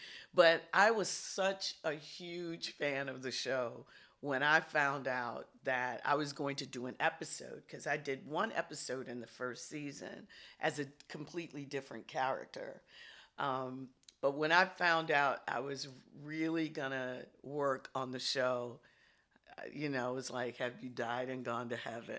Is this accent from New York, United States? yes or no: no; Detroit, Michigan, United States; She's from outside of Milwaukee. I'm from Detroit. So we also have that Midwestern sensibility